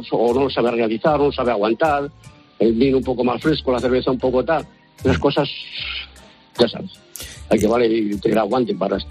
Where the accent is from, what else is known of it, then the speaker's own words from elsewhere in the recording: Salamanca, Castile and León, Spain; born there; also born or lived in Navarre; mis orígenes sí, pero yo no. Mis padres son de Salamanca y yo llegué a nacer en Salamanca y se vinieron aquí en los años 60